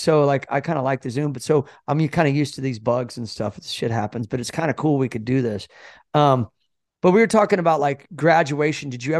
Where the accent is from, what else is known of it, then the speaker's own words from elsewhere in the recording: Kansas City, United States; And so, you know, I was from Kansas City, so for us graduating, that was a big deal.